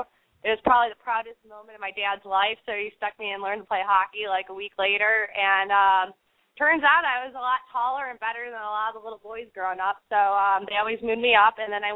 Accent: Detroit, Michigan, United States; I grew up in Detroit. So Toronto, Brampton, Brantford, Mississauga, Hamilton, London. Those were all my stomping grounds growing up.

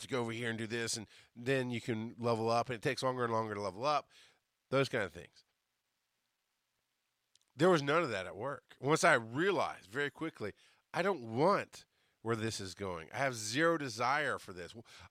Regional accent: the South, United States; He was a New Englander, and I'm a Southerner.

